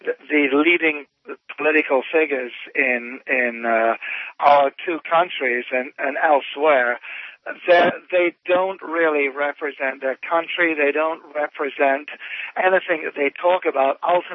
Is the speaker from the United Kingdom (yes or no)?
yes; England, United Kingdom; I mean, as an Englishman, it strikes me as kind of amusing.